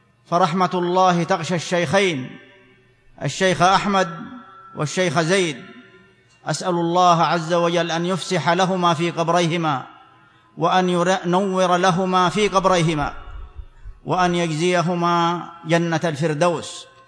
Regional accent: Saudi Arabia

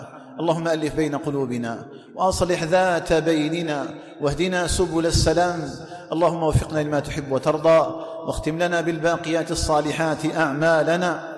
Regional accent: Algeria; أن يجعل بلدنا الجزائر آمنا مطمئنا

